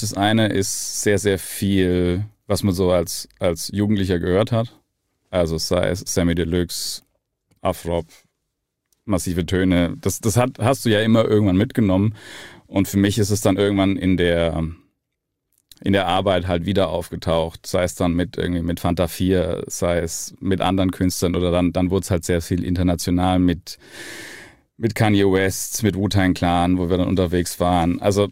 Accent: Fürth, Bavaria, Germany; früher das Aufwachsen in Bayern, also ich meine, Fürth, in der Stadt, in der ich aufgewachsen bin, das ist eine Stadt mit, glaube ich, mittlerweile so um die 130.000 Einwohner.

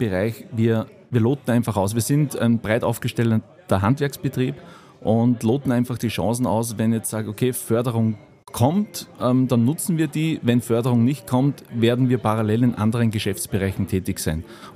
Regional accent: Austria; ich komme aus Österreich

